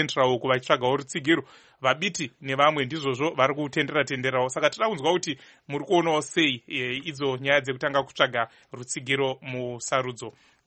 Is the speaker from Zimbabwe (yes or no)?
yes; Marondera, Mashonaland East, Zimbabwe; I hail from Marondera, that's my constituent.